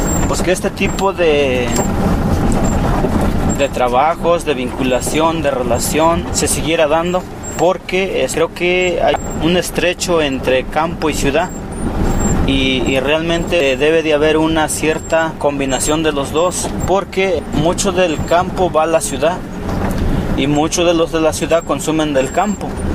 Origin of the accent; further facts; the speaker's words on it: Ixtacamaxtitlán, Puebla, Mexico; soy del municipio de Iztacamaxtlán.